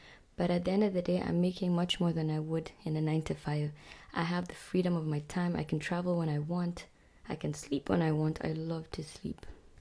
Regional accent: Abuja, Federal Capital Territory, Nigeria; also born or lived in Maiduguri; I'm semi-fluent in Kanuri. I lived in Maiduguri till I was about 5. Then I moved to Abuja, where I did my primary and secondary school there.

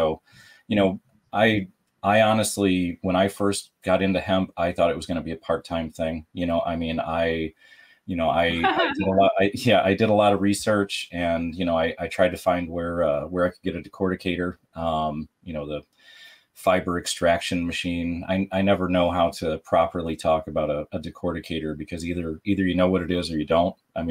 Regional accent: Las Vegas, Nevada, United States; now in New York, United States; I grew up out West. I grew up in Las Vegas, but, I was born here in New York, moved out there at a very young age.

